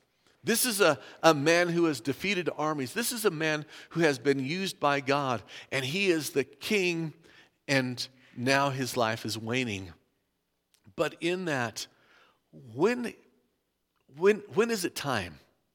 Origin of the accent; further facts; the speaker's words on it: White Rock, British Columbia, Canada; Had a neighbor that grew up at my house when I grew up over on Rover here in White Rock